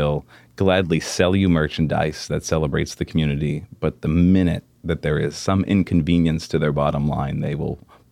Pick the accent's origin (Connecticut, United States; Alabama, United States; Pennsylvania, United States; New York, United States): Pennsylvania, United States; I grew up in the South Hills. I could not have imagined my little community having a Pride event.